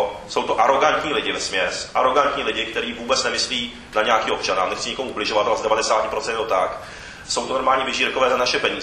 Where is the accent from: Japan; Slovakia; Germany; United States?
Japan; born there; Czech is a second language; my když jsem narozený v Japonsku a my když dostaneme úkol